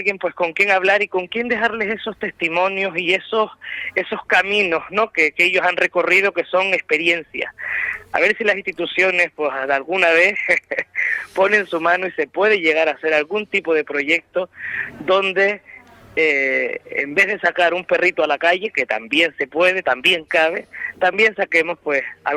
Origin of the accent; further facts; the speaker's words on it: Canary Islands, Spain; todo lo que nos define como canarios.